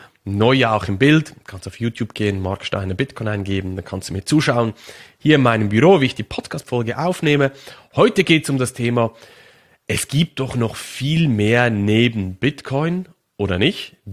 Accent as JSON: {"language": "German", "country": "Switzerland", "said": "ich als Schweizer"}